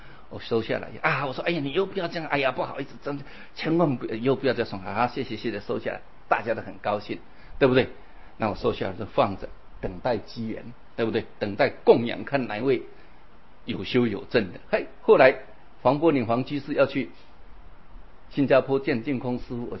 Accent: China; 所以我们中国人讲了，过犹不及啊。

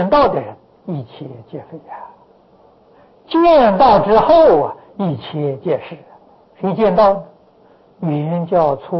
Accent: China; 我们中国人讲成见，某人成见很深，成见是自以为是，这是成见。

